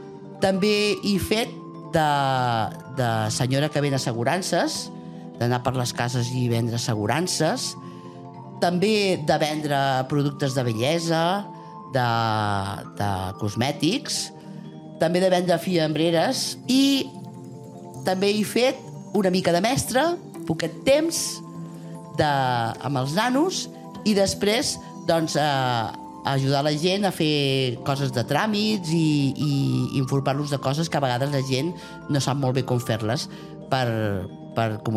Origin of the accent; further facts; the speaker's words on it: Barcelona, Catalonia, Spain; accent: Barcelona Catalan; now in Arnes, Spain; tinc els dos dialectes picats al cap. O sigui, jo parlo arnerol quan estic amb els fills, amb els nanos, si tu t'has compte, i parlant amb tu em surt el meu català natal, que és el de Barcelona.